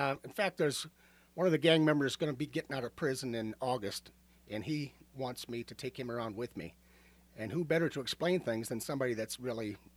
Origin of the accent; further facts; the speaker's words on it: Hammond, United States; I grew up in Hammond as a kid.